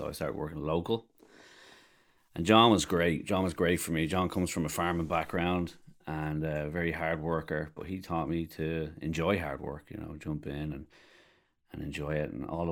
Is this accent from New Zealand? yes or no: no; Dublin, Leinster, Ireland; moved away as an adult; now in United States; I am a plasterer. I'm from Dublin, Ireland, 36 years old, and I'm coming into my 19th year plastering full time. I've been in America now 7 years. My wife is from America.